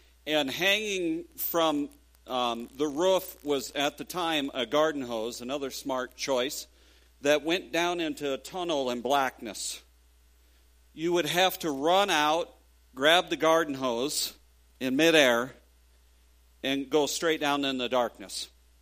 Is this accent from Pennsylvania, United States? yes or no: no; Rapid City, South Dakota, United States; Having been born and raised in Rapid City, South Dakota, one of the things that I did as a teenager was to go caving.